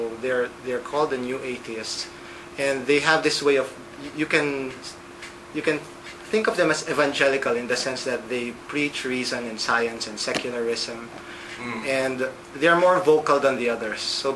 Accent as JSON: {"language": "English", "country": "Philippines", "said": "As a Filipino, of course, I was brought up in the Roman Catholic tradition."}